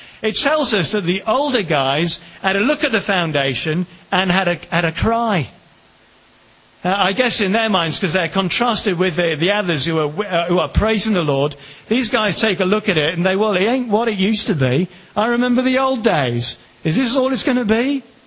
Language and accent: English; Kenya; moved away as an adult; I was, most of you, many of you know, born and brought up in Kenya. My parents were there until I was 23.